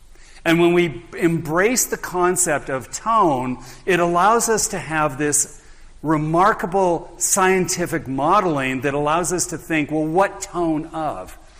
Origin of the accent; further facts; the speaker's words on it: Canada; I'm a Canadian, so I snuck my way down here, I think.